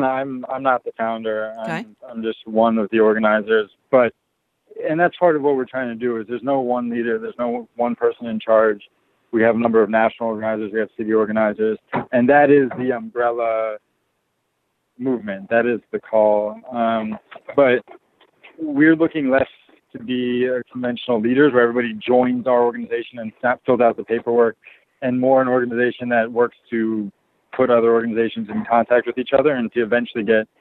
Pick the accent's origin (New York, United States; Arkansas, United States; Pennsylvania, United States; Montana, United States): New York, United States; I just, as a New Yorker